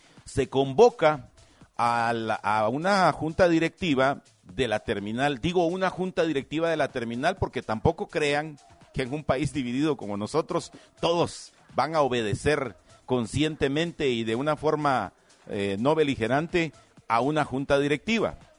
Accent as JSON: {"language": "Spanish", "country": "Guatemala", "said": "todos somos guatemaltecos."}